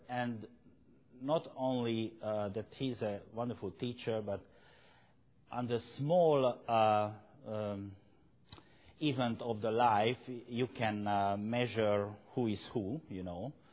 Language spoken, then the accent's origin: English; Hungary; English is a second language; We were obligated to learn Russian, but once the Russian troops were there in Hungary, we didn't like Russian language.